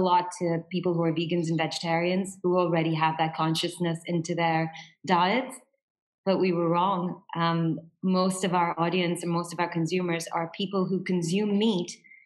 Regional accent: India; now in Dubai, United Arab Emirates; So I'm from India.

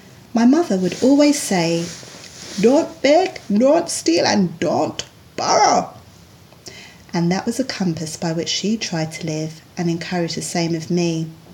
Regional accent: London, United Kingdom; I grew up in South London.

